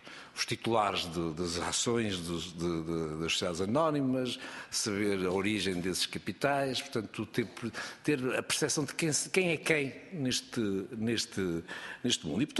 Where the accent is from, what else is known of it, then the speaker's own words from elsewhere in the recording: Lisbon, Portugal; Não sou de Coimbra, sou de Lisboa e não quero ter aqui nenhuma gafe sobre ele.